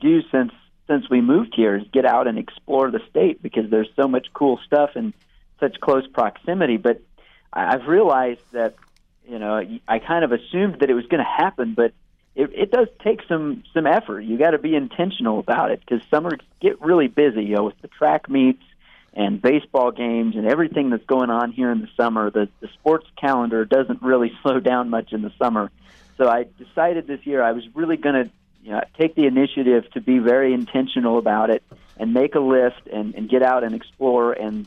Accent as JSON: {"language": "English", "region": "Kansas", "country": "United States", "tie": "born or raised there", "said": "So growing up in Kansas, I spent a fair amount of time outdoors. I lived in kind of a rural area, but nature in Kansas is not exactly what you think of when you think of nature in Oregon."}